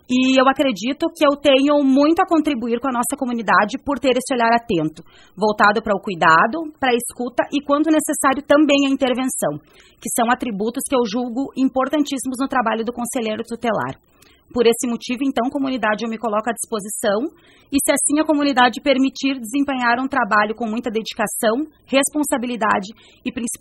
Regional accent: Porto Alegre, Rio Grande do Sul, Brazil; moved away as an adult; now in Espumoso, Brazil; eu tenho 35 anos e eu sou natural de Porto Alegre, porém filha de uma espumosense, que é a … né? Então, no ano de 2021, a minha mãe teve alguns problemas de saúde e em 2022 a gente veio a se mudar para Espumoso.

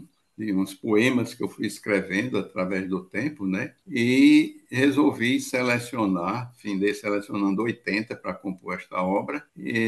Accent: Mata Grande, Alagoas, Brazil; also born or lived in Natal; eu nasci em Natal, em 1953, com 3 anos fui para Mata Grande, no Alto Sertão de Alagoas, fica vizinho a Paulo Afonso. Passei 6 anos lá, e, portanto, boa parte da minha infância. 35 anos depois, eu voltei a Mata Grande

